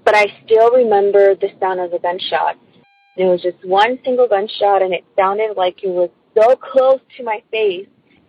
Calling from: California, United States; I'm calling from California.

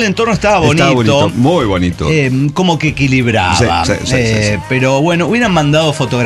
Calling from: Arica, Arica y Parinacota, Chile; de Arica, Chile.

